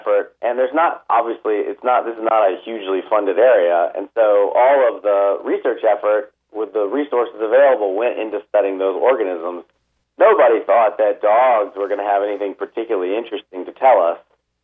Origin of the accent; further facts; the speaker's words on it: Atlanta, Georgia, United States; I actually stayed in my hometown to go to college. I grew up in Atlanta, and I went to Emory University